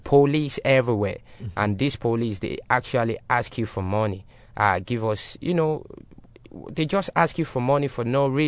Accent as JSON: {"language": "English", "country": "Nigeria", "said": "I'm a Nigerian"}